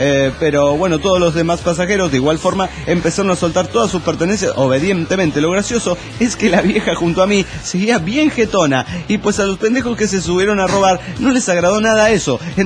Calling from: Catepec, Mexico; de Catepec, México.

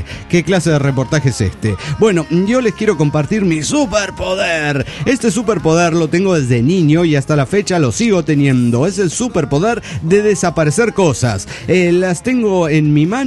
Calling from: Cochabamba, Bolivia; de Cochabamba, Bolivia.

